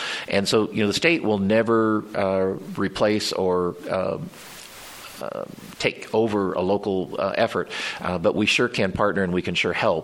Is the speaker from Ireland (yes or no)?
no; Wichita, Kansas, United States; You know, again, I come from Wichita.